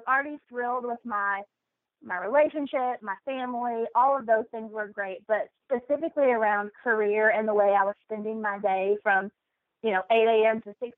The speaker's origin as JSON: {"language": "English", "region": "Kentucky", "country": "United States", "also_born_or_lived": "New York", "said": "So I am originally from Kentucky, Eastern Kentucky, a really small town. I met my husband during college, who's from New York. So I lived in New York for 7 years. And about a year ago now, we moved back to Kentucky."}